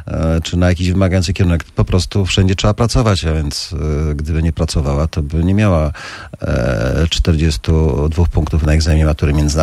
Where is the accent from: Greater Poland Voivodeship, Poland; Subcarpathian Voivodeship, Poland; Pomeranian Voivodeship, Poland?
Pomeranian Voivodeship, Poland; Gdynia; Moja mama przyjechała tutaj do Gdyni z Powierza Suwalskiego, także tutaj ona głównie zdecydowała o tym, że jestem tym gdynianinem